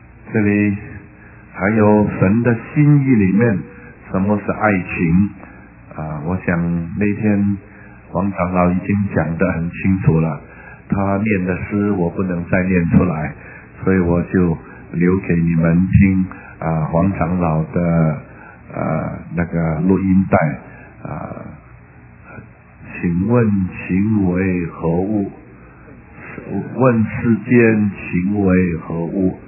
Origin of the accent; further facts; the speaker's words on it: China; 但是当称呼他的时候，好像我们中国人 就不称呼父亲的名字，叫他做父亲一样。